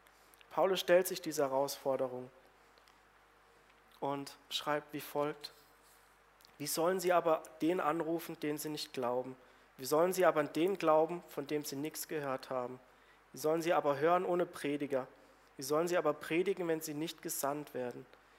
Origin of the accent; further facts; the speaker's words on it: Baden-Württemberg, Germany; Ich komme aus der Nähe von Freiburg in einem beschaulichen Dörfchen, wo die Katholiken sonntags in den Gottesdienst gehen und die anderen Christen ins nächstgelegene Städtchen, auch in ihren Gottesdienst.